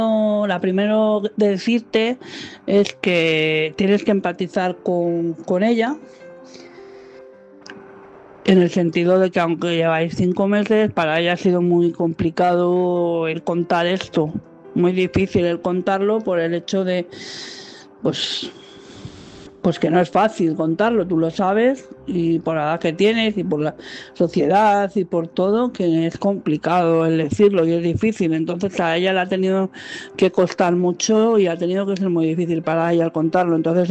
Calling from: Madrid, Community of Madrid, Spain; de Madrid.

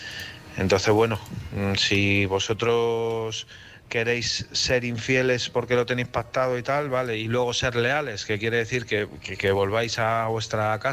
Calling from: Madrid, Community of Madrid, Spain; de Madrid.

